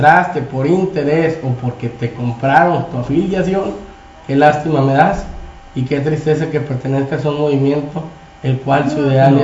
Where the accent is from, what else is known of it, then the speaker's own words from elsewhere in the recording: Mexico; como mexicano estás haciendo exactamente el mismo mugrero